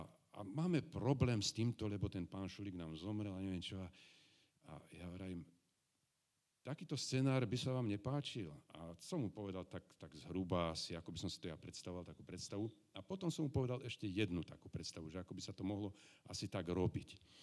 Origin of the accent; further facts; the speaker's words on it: Višňové, Žilina Region, Slovakia; Ja som sa narodil v Žiline, ale ja som vyrastal, teda do základnej školy som chodil vo Višňovom a Višňové bolo v 80. rokoch pričlenené nakoniec k Žiline, ale to ja už som býval v Žiline.